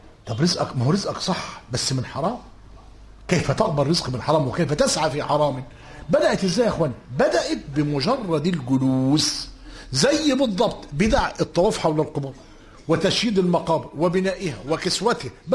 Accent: Egypt; انا مش غريب عن مصر، ده انا من مصر ومن قريه كان فيها من البدع ما لا يخطر لك على بال.

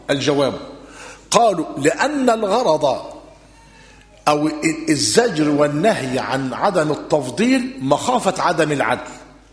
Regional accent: Egypt; طب عندنا في مصر الامر اختلف

